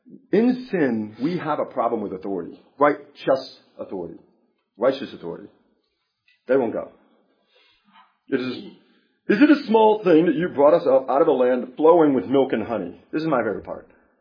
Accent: New York, United States; I grew up in New York, boxing, sorry, some of you guys have grown up in a nice church.

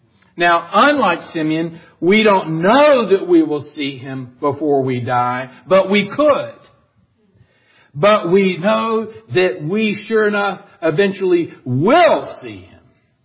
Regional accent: Ireland; I'm Irish. We're more emotional.

